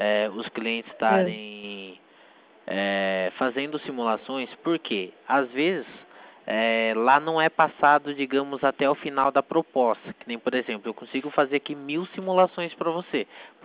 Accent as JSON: {"language": "Portuguese", "town": "Itatiba", "region": "São Paulo", "country": "Brazil", "said": "eu sou de Itatiba, São Paulo"}